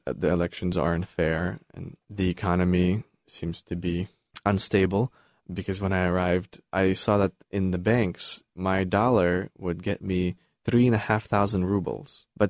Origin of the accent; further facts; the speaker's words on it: Brest, Brest Region, Belarus; By the way, I'm from Brest, Belarus, and it's a city of over 300,000 people on the border of Poland in the west and Ukraine in the south.